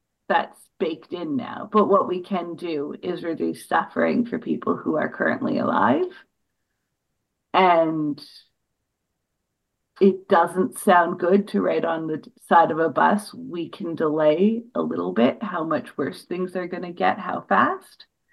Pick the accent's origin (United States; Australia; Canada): Canada; for as a Canadian, winter doesn't mean snowdrifts taller than you are.